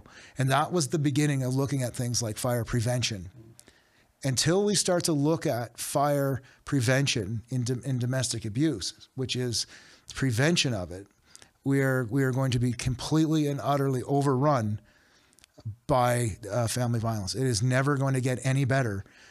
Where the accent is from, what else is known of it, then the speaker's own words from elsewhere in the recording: Halifax, Nova Scotia, Canada; I'm a maritimer by heart. I was born and raised in Halifax.